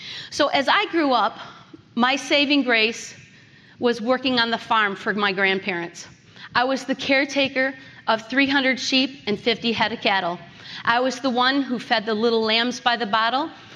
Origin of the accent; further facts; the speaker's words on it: Chelsea, Michigan, United States; So I grew up in Chelsea, Michigan, and I was the youngest of five kids.